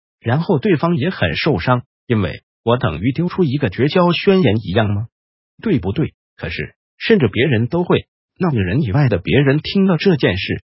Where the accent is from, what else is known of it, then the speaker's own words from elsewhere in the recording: Guangdong, China; 我们广东人说，人要分二声末了